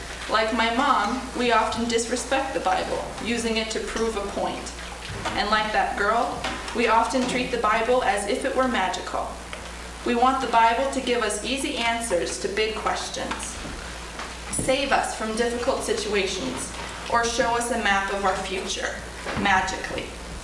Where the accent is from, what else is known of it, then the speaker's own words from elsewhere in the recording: Spokane, Washington, United States; I'm from Spokane, Washington, and I co-authored the chapters on food and story with my sister Emily and my mom Susan.